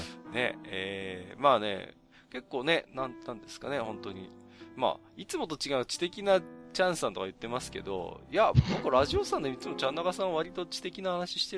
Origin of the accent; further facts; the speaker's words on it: Tohoku, Japan; ここは私も東北の人間ですからね、やっぱり東北随一の、ですね。